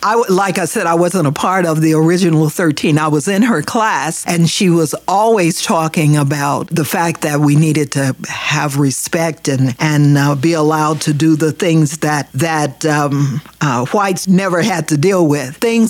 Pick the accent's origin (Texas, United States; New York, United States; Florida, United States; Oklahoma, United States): Oklahoma, United States; Oklahoma City; also born or lived in California; went to Webster here in Oklahoma City when I came back from California, and then from Webster to Douglas.